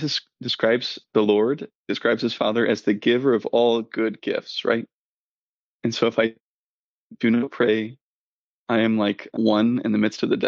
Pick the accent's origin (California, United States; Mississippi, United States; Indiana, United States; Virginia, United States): Indiana, United States; Fort Wayne; I'm from Fort Wayne, just an hour and a half south of Elkhart. I'm from a big family, the oldest of 10